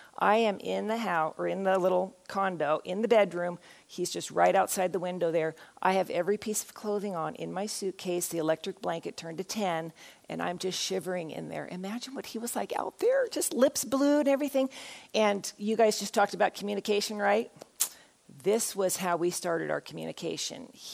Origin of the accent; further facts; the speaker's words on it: Washington, United States; also born or lived in California; now in Colorado Springs, United States; I was raised in Washington State and then went to college in Southern California at Azusa Pacific University.